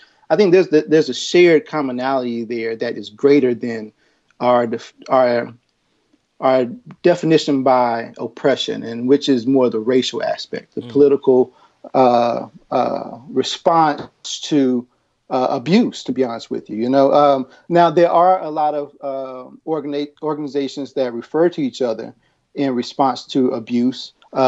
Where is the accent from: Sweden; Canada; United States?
United States; Southern US; accent: Southern; If you hear my accent, I'm actually from the South.